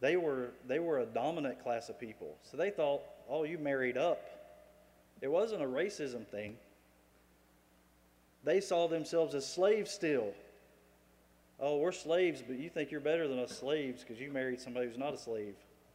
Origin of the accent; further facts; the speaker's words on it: United States; Because I'm American.